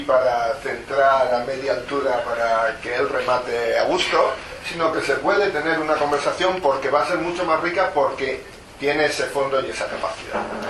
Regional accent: Spain; Tenemos lealtades a nuestra patria, España. Somos españoles. Vivimos aquí, nuestras familias prosperan aquí. Pero tenemos una lealtad al Estado de Israel. Es una lealtad al Estado de los judíos, a nuestro hogar espiritual.

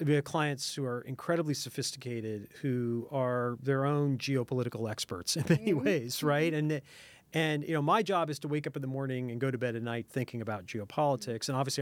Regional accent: Nebraska, United States; I grew up in Nebraska. I didn't grow up really thinking about the broader world.

